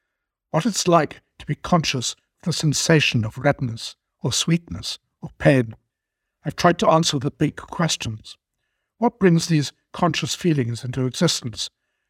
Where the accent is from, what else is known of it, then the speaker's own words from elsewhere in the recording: Cambridge, East of England, United Kingdom; I'm a psychologist from Cambridge, England.